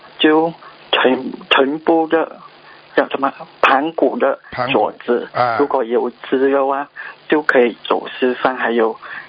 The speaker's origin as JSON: {"language": "Chinese", "country": "Malaysia", "lives_now": "Singapore", "said": "我本身是马来西亚人，然后我现在在新加坡找工作，可是还没找到。"}